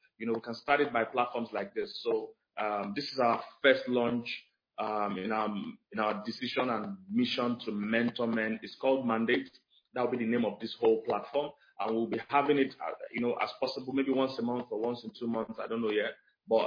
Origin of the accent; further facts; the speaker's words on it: Stratford, London, United Kingdom; Stratford, London, that's my place.